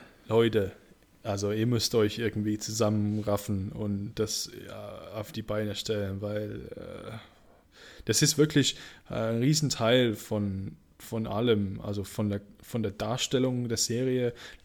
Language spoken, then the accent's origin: German; England, United Kingdom; German is a second language; Das ist für mich ja offensichtlich okay als Engländer